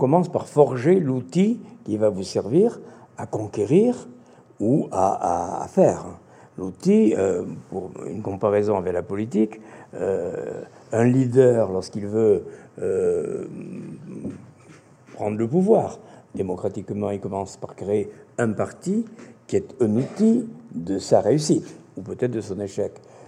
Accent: Bayonne, Nouvelle-Aquitaine, France; D'abord, moi, je suis pas originaire de Bordeaux, je suis originaire de Bayonne.

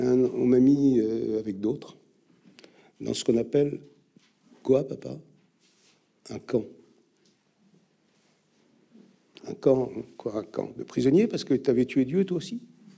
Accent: Tunisia; Mais je suis né en Tunisie, et j'étais bien en Tunisie.

